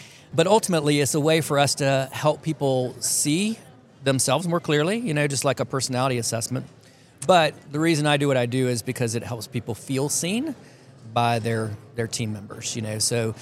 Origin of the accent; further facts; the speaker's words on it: Atlanta, Georgia, United States; so I grew up here in Atlanta.